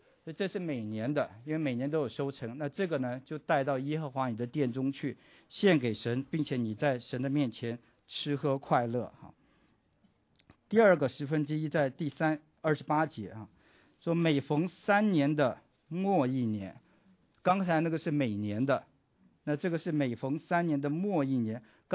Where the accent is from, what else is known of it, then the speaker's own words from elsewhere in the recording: China; 我们中国人古时候说有人穷到一个地步，他需要说卖身为奴哈